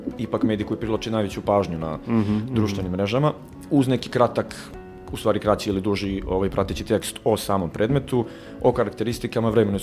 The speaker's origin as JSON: {"language": "Serbian", "town": "Čačak", "region": "Šumadija and Western Serbia", "country": "Serbia", "said": "iz Čačka."}